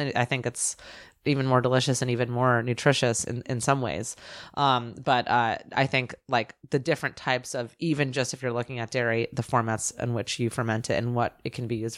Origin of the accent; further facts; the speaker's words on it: Los Angeles, California, United States; I'm from California. I'm from LA.